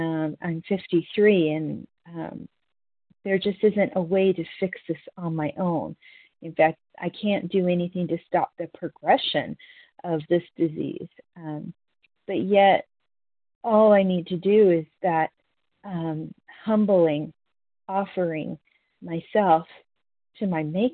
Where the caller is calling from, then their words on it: North Carolina, United States; from North Carolina